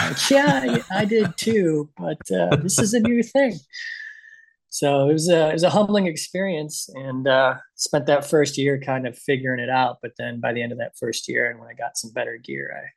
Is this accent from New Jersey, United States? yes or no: no; Wisconsin, United States; moved away as an adult; Yeah, so I grew up in Wisconsin, learned to ski, decided I wanted to go to college out west in the Rockies, ended up at Weber State University in Utah